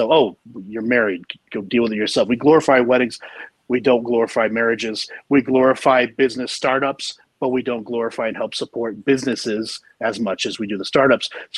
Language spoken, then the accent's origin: English; Salem, Oregon, United States; I come from a long line. Like, I was born and raised in Salem, Oregon. If you don't know anything about it, it's wet.